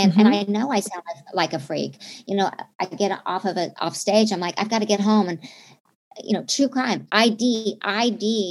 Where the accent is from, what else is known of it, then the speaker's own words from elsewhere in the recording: Oklahoma, United States; But now forgive me, listeners, but I'm from Oklahoma and we have actual, I am of Native American heritage. I'm almost 30% Choctaw.